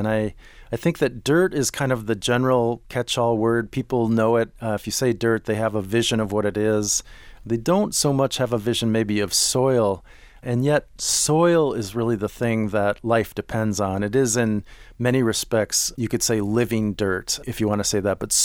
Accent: Minneapolis, Minnesota, United States; born or raised there

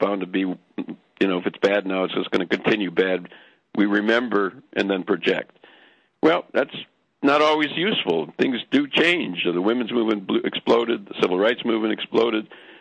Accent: Wisconsin, United States; I'm from Wisconsin, and I was brought up in Wisconsin during the Joe McCarthy era.

